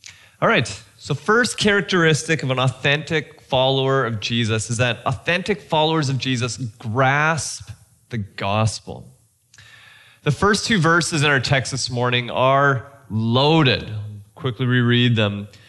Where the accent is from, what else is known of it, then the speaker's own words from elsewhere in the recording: Mexico; I grew up in Mexico, so I don't remember the War of 1812.